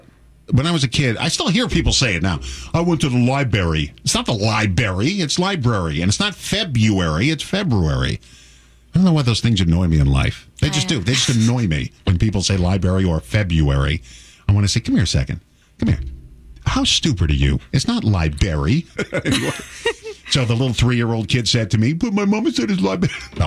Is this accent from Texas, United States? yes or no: no; Massapequa, New York, United States; It's where I grew up in Massapequa, New York.